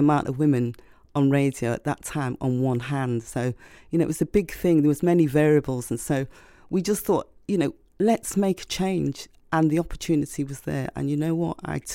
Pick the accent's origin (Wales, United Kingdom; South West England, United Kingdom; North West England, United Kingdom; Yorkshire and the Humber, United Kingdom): North West England, United Kingdom; Liverpool; now in London, United Kingdom; I'm from Liverpool originally. So when I first came to London and I was on the radio, I had to really learn very quickly how to change my accent so that people could understand me.